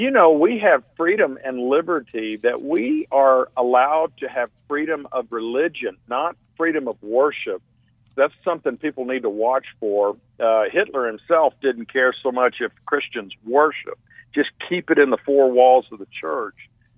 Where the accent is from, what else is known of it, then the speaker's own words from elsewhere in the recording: Texas, United States; I grew up in West Texas